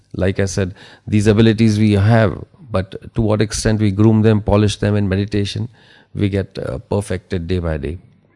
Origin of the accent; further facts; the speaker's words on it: Dubai, United Arab Emirates; Well, I'm from Dubai and I got this opportunity.